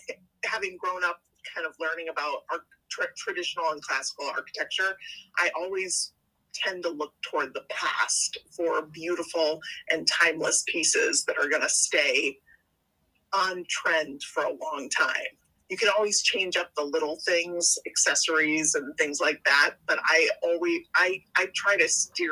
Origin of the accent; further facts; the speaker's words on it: Chicago, Illinois, United States; I'm from the Chicago area, and I went out to Oak Park River Forest, which was where Jean was actually based.